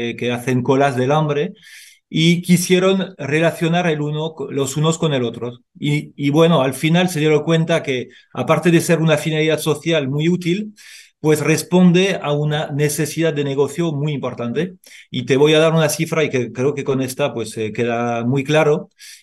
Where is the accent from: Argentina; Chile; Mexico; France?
France; Spanish is a second language; now in Spain; Yo efectivamente soy francés, llevo unos 20 años aquí en España.